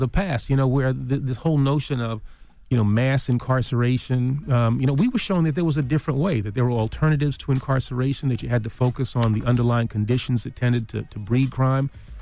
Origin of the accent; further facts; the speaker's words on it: New York, United States; born there; I was born in the Bronx, in Hunts Point.